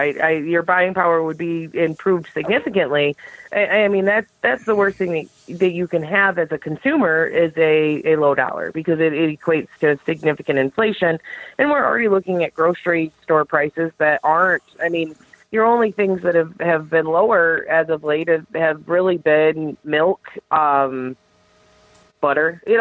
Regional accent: Michigan, United States; I lived in Michigan, or I grew up in Michigan, born and raised

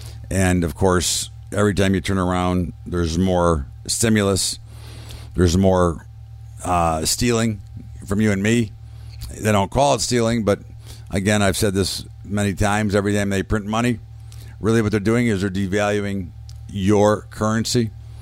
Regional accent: United States; something that concerns me as an American, as a trader, and as a father and a grandfather.

